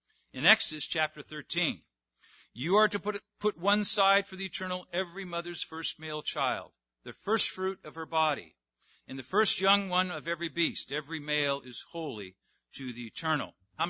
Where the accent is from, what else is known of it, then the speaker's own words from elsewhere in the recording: California, United States; I grew up in Southern California. I'm a native.